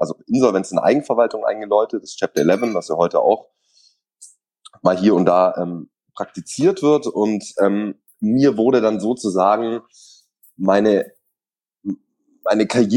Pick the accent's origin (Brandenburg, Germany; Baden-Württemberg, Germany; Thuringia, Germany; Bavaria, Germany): Baden-Württemberg, Germany; born there; als Afro-Schwabe, du hast ja meinen Nachnamen gerade genannt, ich bin aber gebürtiger Schwabe